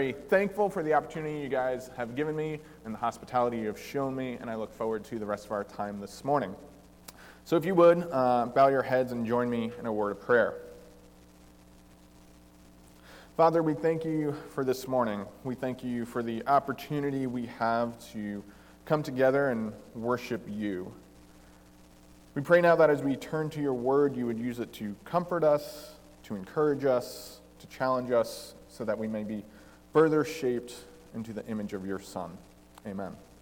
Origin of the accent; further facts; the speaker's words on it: New Jersey, United States; moved away as an adult; now in Milwaukee, United States; I am originally from New Jersey. About a little over 4 years ago, I moved to Milwaukee to serve at a church out there. So even though I'm a Jersey boy, the Midwest has won my heart over.